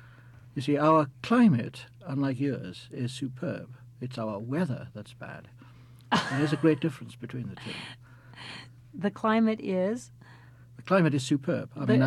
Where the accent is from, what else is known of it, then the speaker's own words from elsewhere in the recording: Wales, United Kingdom; now in Belfast, United Kingdom; I'm Welsh. I was born in Wales, brought up in Wales, did my undergraduate work in Wales. Later I went to the United States to graduate school, and currently I teach American Economic History at the Queen's University in Belfast.